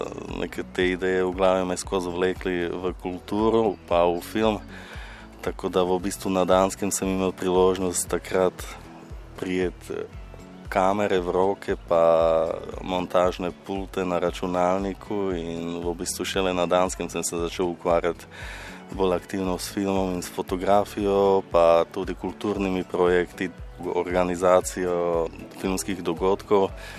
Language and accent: Slovenian; eastern Slovakia, Slovakia; Slovenian is a second language; now in Ljubljana, Slovenia; sem rojen na Čehoslovaškem, ki je zdaj razdeljena na Češko-Slovaško, to pomeni po novem sem iz Slovaške. Po starih starših pa po svojih starših sem v bistvu še celo Rusin iz vzhodne Slovaške. Tudi sem evropejc